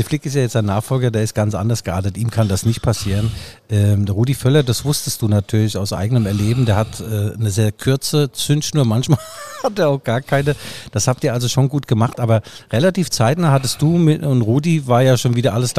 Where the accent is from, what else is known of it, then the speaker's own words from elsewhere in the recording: Mainz, Rhineland-Palatinate, Germany; ich komme aus Mainz.